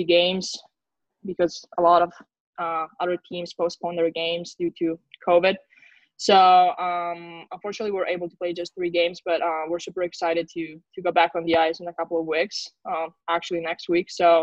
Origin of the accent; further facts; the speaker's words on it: Italy; English is a second language; now in Sweden; growing up in Italy, I didn't, like, competition was not really a thing with my with women's teams